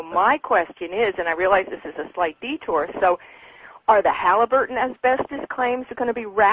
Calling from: Olympia, Washington, United States; I'm calling from Olympia

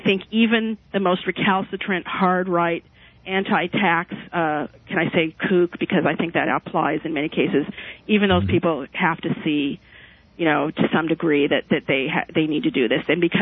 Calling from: San Diego, California, United States; Yes, so I'm calling from San Diego, where we are recovering from this a little bit of a natural disaster here.

